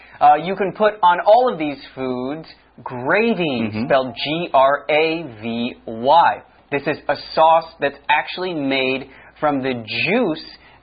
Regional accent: United States; I am from the United States, so I have celebrated Thanksgiving basically every year of my life.

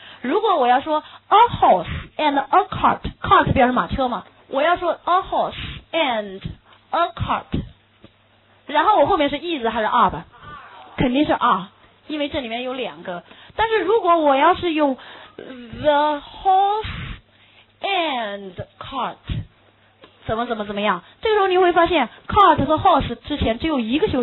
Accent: China; 因为我们中国人的食物跟它不一样，我们不知道它怎么吃

